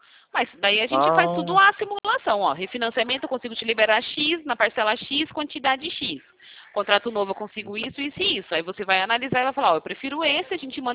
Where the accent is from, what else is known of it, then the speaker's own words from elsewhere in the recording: São Paulo, Brazil; do interior, sou de São Paulo